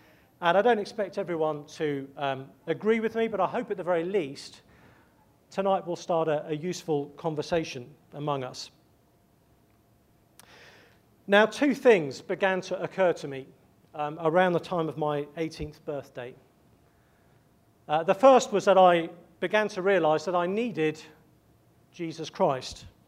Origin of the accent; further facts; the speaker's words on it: England, United Kingdom; now in United States; I'm an Englishman who's a bit of an Americanophile. So although my accent sounds like I would happily rule over you at the first opportunity I got, I love the US.